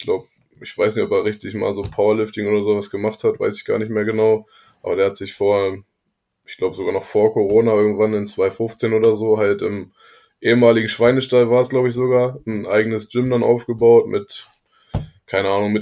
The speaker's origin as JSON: {"language": "German", "region": "Lower Saxony", "country": "Germany", "tie": "born or raised there", "said": "ich bin hier aufgewachsen in der Nähe von Hildesheim, in einem kleinen Dorf."}